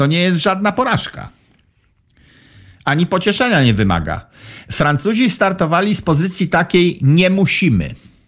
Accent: Pomeranian Voivodeship, Poland; to ja wtedy mówię, że ja jestem z wioski na Kociewiu

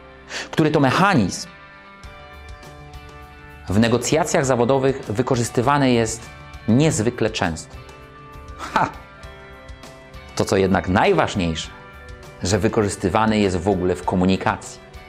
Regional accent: Kraków, Lesser Poland, Poland; Ja jestem z Krakowa, dlatego powiedziałem włącza.

